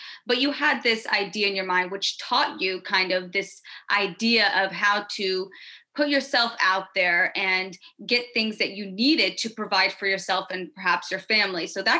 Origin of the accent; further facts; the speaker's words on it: Memphis, Tennessee, United States; I'm from Memphis and as you know, it's like a very similar idea, this out of town kind of mentality, really kind of the community, everybody knows each other for better or for worse.